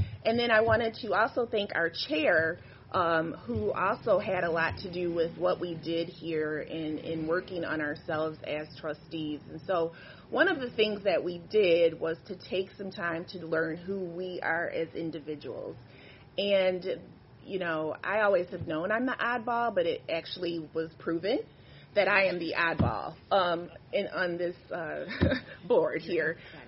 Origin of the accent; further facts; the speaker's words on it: Muskegon, Michigan, United States; In my hometown of Muskegon, we have 320 current Spartans and counting